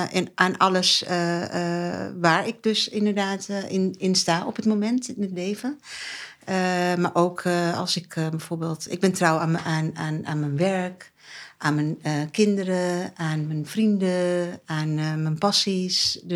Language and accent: Dutch; Amsterdam, North Holland, Netherlands; born there; Mijn ouders komen uit Turkije. Ik ben geboren in Amsterdam-Oost.